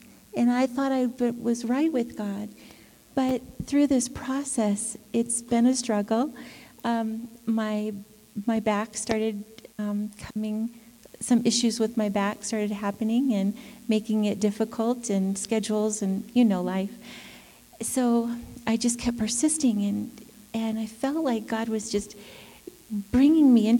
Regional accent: Denver, Colorado, United States; I'm from Denver.

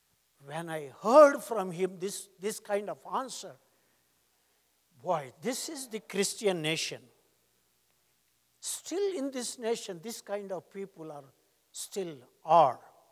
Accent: India; I told him, I'm from India. In India, we have 120 degrees with 80% humidity.

